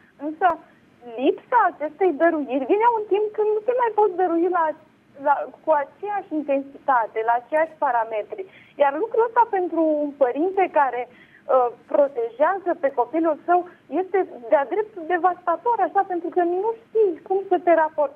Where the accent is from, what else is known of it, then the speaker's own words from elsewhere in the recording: Bucharest, Romania; din București.